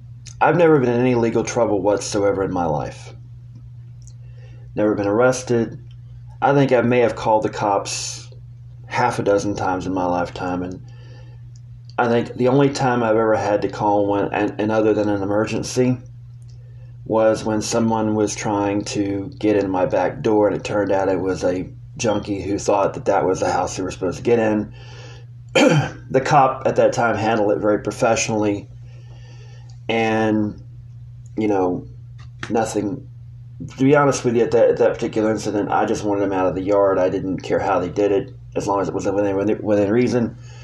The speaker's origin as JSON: {"language": "English", "region": "the South", "country": "United States", "tie": "born or raised there", "said": "I am white. I grew up in the South, but I had many black friends."}